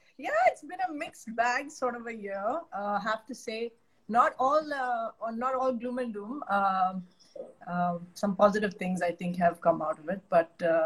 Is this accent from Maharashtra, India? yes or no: yes; Mumbai, Maharashtra, India; born there; I was born in Bombay, and I lived at the Oberoi in Bombay for till I was about 6 years old.